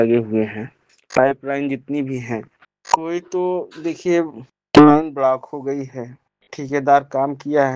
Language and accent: Hindi; Mirzapur, Uttar Pradesh, India; मैं मिर्जापुर का रहने वाला हूँ।